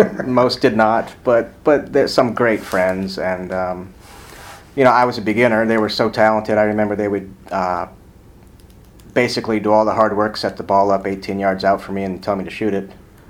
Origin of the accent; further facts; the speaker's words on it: Waldwick, New Jersey, United States; also born or lived in Paterson / Brandon, Florida; now in -; In Waldwick, near Ridgewood. I was born in Patterson.